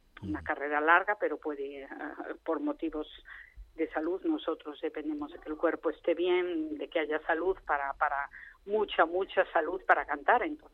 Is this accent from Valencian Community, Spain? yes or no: no; Galicia, Spain; born there; Galicia es el lugar en el que he nacido. Yo la verdad que adoro Galicia, también canto mucho en gallego, me gusta mucho mi tierra